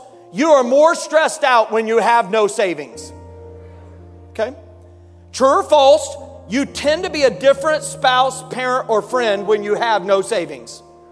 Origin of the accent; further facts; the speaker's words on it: Indiana, United States; I grew up in Indiana, and in the wintertime, it's frozen ground.